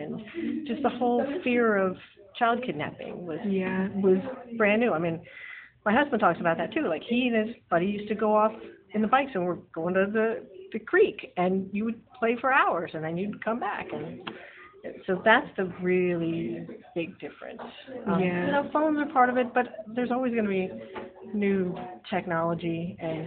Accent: Newark, Delaware, United States; also born or lived in Rochester, United States / Wilmington, United States; I was born in Rochester, New York, but we didn't live there very long after I was born. We moved when I was about 9 months old, and I grew up in Newark and Wilmington, Delaware.

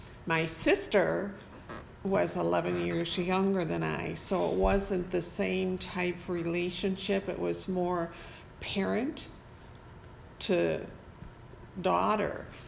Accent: Gates, New York, United States; I was raised in Gates, New York, which is a small town just west of the actual city on a farm.

